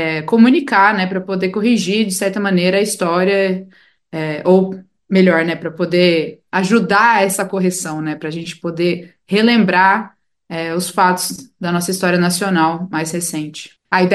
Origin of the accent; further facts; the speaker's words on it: São Paulo, Brazil; Eu não sou mineira, mas eu tenho visto para mineiridade, porque minha mãe é mineira. Eu sou, na verdade, de São Paulo, assim como meu pai é. E eu tenho parentes, assim, dispersos entre os estados.